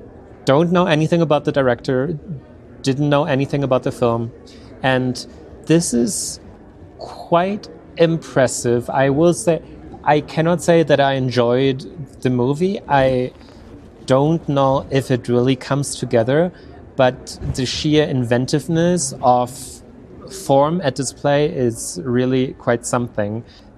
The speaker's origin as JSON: {"language": "English", "country": "Germany", "second_language": "English", "said": "the two of us, we're from Germany"}